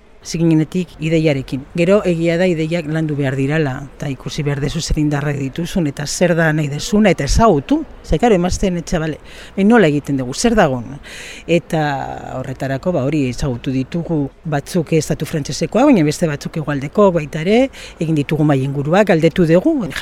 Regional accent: Southern Basque Country, Spain; Nik, egualdekoa naizela nahi badezu gainera jatorriz, ez?

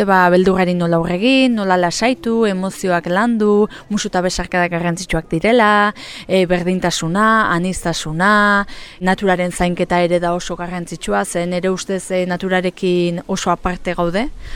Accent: Legorreta, Basque Country, Spain; Legorretatik nator, Gipuzkoatik

